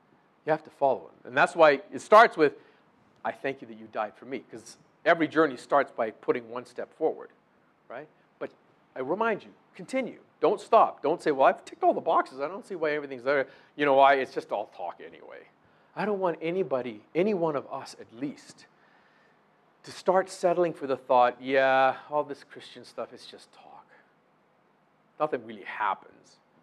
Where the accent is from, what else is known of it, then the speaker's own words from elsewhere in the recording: Canada; At least, I'm a Canadian.